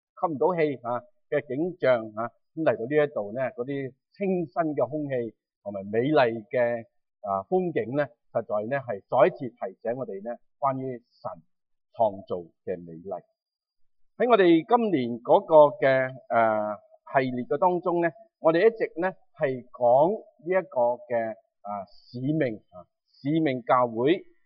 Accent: Chaozhou, Guangdong, China; 咁我哋潮州人呢，我哋就会讲平安啊。

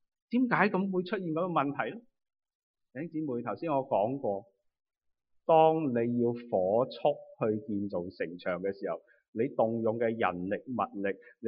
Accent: Vancouver, British Columbia, Canada; 我哋加拿大人，我哋溫哥華人應該好熟呢樣嘢。

